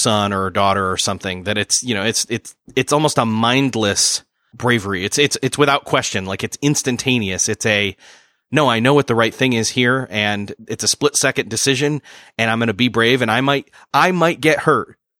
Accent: Rochester, New York, United States; My hometown is Rochester, New York, the home of Kodak.

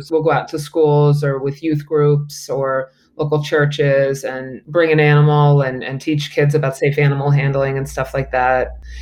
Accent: Northborough, Massachusetts, United States; also born or lived in Fort Lauderdale, United States / Naples, United States; I grew up in Northborough and went to high school and college in Massachusetts, but ended up in Florida.

